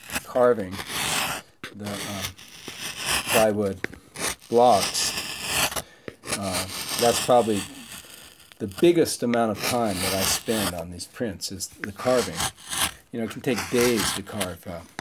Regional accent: Mill Valley, California, United States; things I liked around where I grew up in Mill Valley, like Mount Tamalpais and the coast over by Stinson Beach and the San Francisco skyline and Golden Gate Bridge.

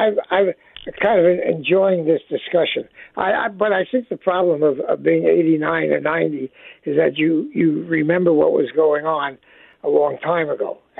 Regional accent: New York City, New York, United States; But growing up in New York City, or better yet, in Brooklyn, most of us knew what Trump was.

